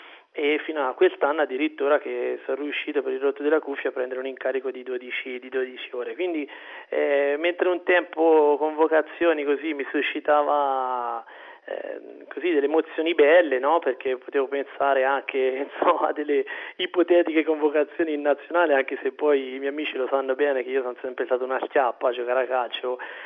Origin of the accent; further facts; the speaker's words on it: Arezzo, Tuscany, Italy; accent: Tuscan; now in Como, Italy; Sono di Arezzo, forse sentirete un po' l'accento spiccatamente toscano, e però per poter insegnare, come hanno fatto tanti miei colleghi, mi sono trasferito, e nello specifico io mi trovo adesso a Como